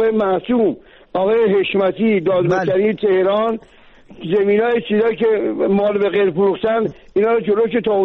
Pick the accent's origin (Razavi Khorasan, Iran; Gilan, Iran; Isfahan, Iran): Razavi Khorasan, Iran; Mashhad; از مشهد هستم،